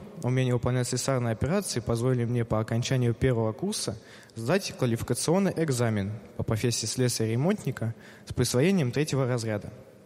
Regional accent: Kemerovo Oblast, Russia; Я из Кемеровской области, Кузбасс.

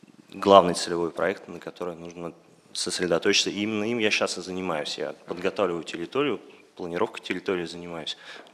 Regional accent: Saint Petersburg, Russia; я из Санкт-Петербурга.

